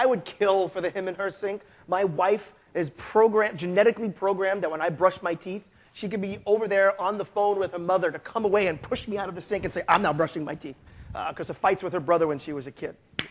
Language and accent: English; New York City, New York, United States; moved away as an adult; now in Asia; I am an American, born and raised in New York City. However, I work for a European company. I mean, I actually physically work in Europe, but I live in Asia.